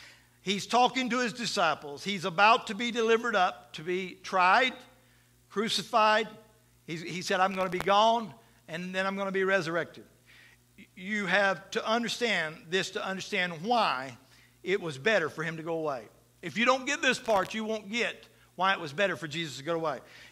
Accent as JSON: {"language": "English", "region": "the South", "country": "United States", "tie": "born or raised there", "said": "we're from the South and we grew up in this Baptist belt, this Bible belt"}